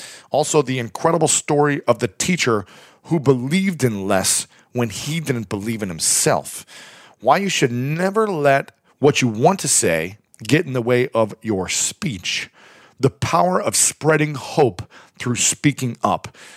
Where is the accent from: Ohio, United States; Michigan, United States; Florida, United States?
Ohio, United States; Delaware; also born or lived in Columbus; Because I'm an Ohio guy.